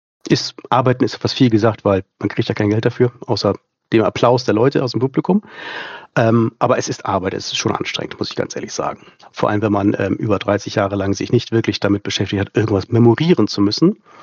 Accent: Schleswig-Holstein, Germany; ich bin 52, komme aus Schleswig-Holstein.

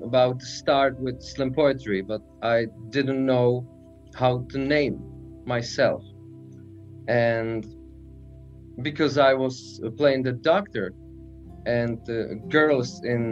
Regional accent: Sokolov, Karlovy Vary Region, Czechia; English is a second language; now in Pilsen, Czechia; I'm from Sokolov. In German, it's Falkenau an der Eger, and it was Sudeten, London. So I am a Sudeten boy

